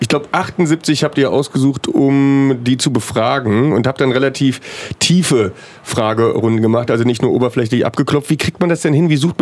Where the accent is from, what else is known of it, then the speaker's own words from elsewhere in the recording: Rhineland, Germany; Ich bin aus dem Rheinland